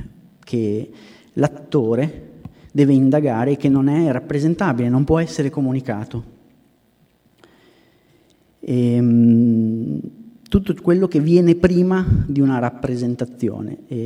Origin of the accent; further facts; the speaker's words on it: Ravenna, Emilia-Romagna, Italy; Io sono di Ravenna, quindi ho un legame abbastanza diretto, geografico, ma non solo, diciamo così.